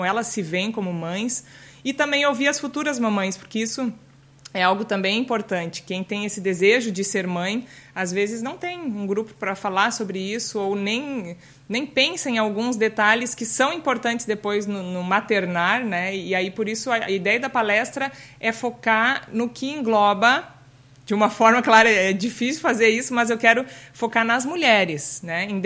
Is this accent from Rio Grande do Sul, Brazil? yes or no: yes; Santo Ângelo, Rio Grande do Sul, Brazil; now in Porto Alegre, Brazil; mãe de dois meninos, sou casada com o Thiago. Sou natural de Santo Ângelo, Rio Grande do Sul, tenho 37 anos